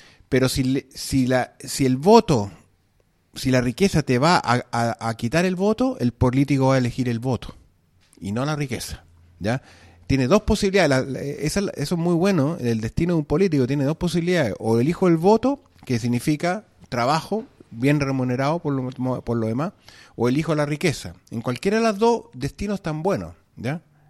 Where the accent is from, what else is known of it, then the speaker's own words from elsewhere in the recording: Valparaíso, Chile; para mí como porteño, que también estoy en contra del T2